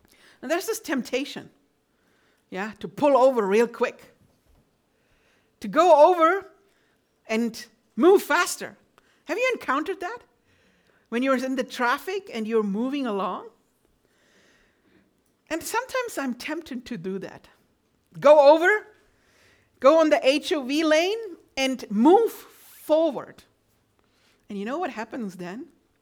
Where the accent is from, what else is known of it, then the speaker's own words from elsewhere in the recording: Germany; English is a second language; moved away as an adult; now in California, United States; I'm coming from Germany. We are the people who have no tempo limit, speed limit.